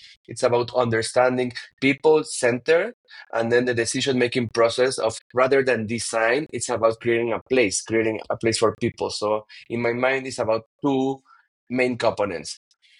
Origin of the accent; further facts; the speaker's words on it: Mexico City, Mexico; English is a second language; and now I'm back to Mexico City, my hometown, and for the last 10 years